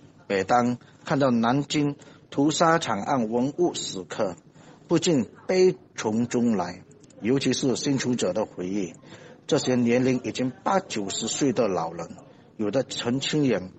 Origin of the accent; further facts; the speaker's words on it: Malaysia; 身为马来西亚华人，我们从祖辈那里听到这件惨无人道的人间悲剧